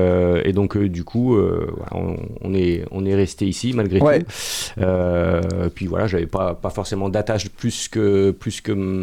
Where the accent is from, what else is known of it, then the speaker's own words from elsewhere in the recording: Auray, Brittany, France; Ouais, je suis natif du Morbihan, ouais, d'Auray, dans le 56. Donc, et je suis un Breton. Ouais, Breton et Mayennais d'adoption.